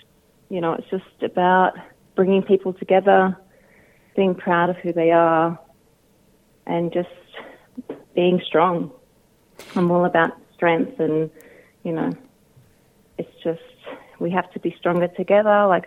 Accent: Sydney, New South Wales, Australia; I'm originally from Sydney, so I do miss Sydney mob.

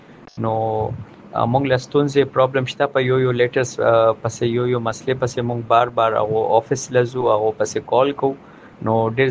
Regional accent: Pakistan; مونږ د پاکستان یو

